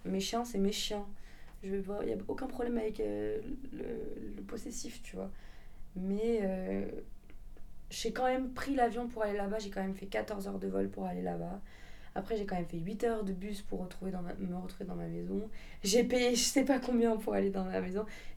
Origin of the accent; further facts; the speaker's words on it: France; je suis à 50% chilienne seulement et que concrètement, j'ai grandi en France. Donc, ma culture française, mes notions de française, en fait, je vois la vie en français. J'ai grandi en France